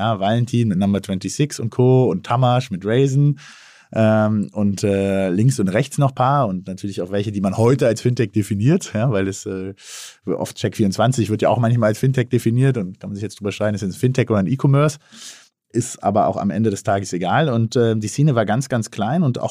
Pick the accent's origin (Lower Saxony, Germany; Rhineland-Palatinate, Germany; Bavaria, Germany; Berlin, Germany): Berlin, Germany; born there; als gebürtiger Berliner